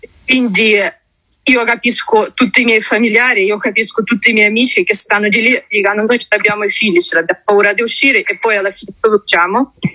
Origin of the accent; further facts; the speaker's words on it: Kherson, Kherson Oblast, Ukraine; Italian is a second language; now in Italy; io vengo da Kherson.